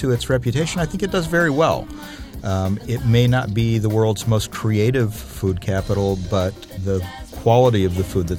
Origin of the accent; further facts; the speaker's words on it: Ann Arbor, Michigan, United States; From Michigan. I grew up in Ann Arbor, Michigan, and I went to the university there, University of Michigan.